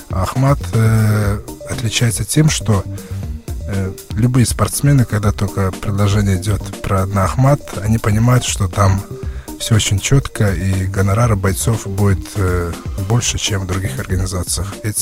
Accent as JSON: {"language": "Russian", "country": "Belarus", "tie": "born or raised there", "said": "Вот, я вырос в Беларуси, вот, выступал за Беларусь на чемпионатах мира и Европы."}